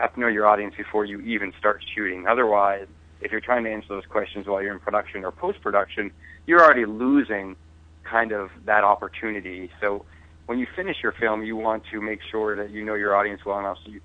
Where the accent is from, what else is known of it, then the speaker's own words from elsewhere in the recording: Maine, United States; I grew up in Maine, and there's just something about it.